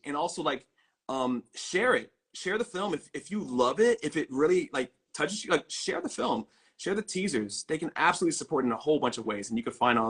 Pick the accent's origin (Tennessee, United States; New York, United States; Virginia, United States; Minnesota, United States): Virginia, United States; We're going to do a screening here in Virginia, my hometown here.